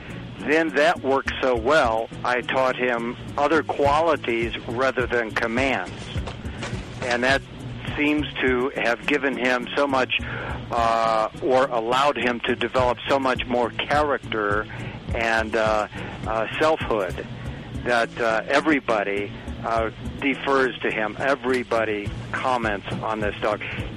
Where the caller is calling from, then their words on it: South Lake Tahoe, California, United States; South Lake Tahoe.